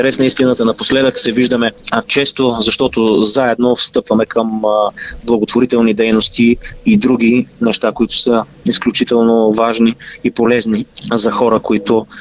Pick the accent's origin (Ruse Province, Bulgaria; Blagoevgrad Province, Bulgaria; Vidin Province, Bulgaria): Ruse Province, Bulgaria; Ruse; now in Sofia, Bulgaria; Не съм родом от София, родом съм от Русе и там съм пораснал по терените на Дунав